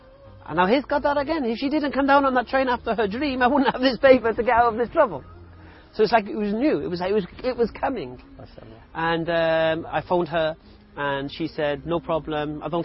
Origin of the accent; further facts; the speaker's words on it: Wales, United Kingdom; now in London, United Kingdom; 40 years old. I live in London. I embraced Islam when I was 27 years of age. I grew up in South Wales. My parents moved there when I was, I think, 6 years of age.